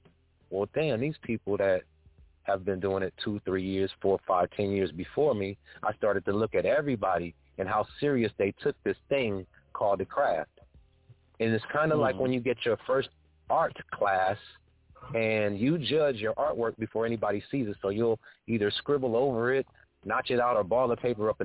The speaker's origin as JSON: {"language": "English", "region": "California", "country": "United States", "tie": "born or raised there", "said": "Like, I grew up in California. I'm around the lowriders and all"}